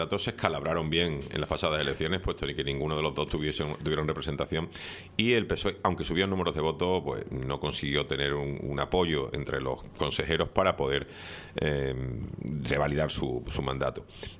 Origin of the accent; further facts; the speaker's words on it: Canary Islands, Spain; como tinerfeño